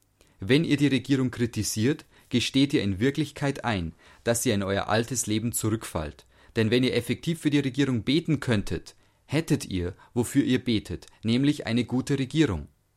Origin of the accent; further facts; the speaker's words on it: United Kingdom; German is a second language; Wie ihr wisst, stamme ich aus Großbritannien. 2 Jahre lang lebten meine Frau und ich in der Gegend von Chicago.